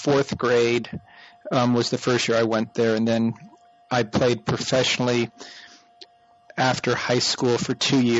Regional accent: Virginia, United States; And I grew up in the Northern Virginia Table Tennis Club in the Washington, D.C. area.

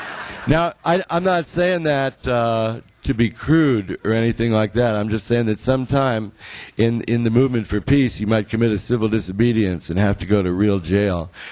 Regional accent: Connecticut, United States; Now, I grew up in Connecticut. I used to ski a lot.

